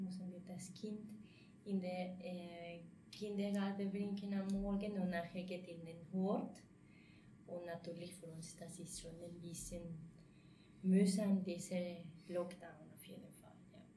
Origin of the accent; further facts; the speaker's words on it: Mexico; German is a second language; now in Switzerland; ich bin geboren in Mexiko, ich bin Mexikanerin. Ich bin hier in der Schweiz angekommen vor etwa 8 Jahren, das war in der 2012. Ich bin verheiratet mit einem Schweizer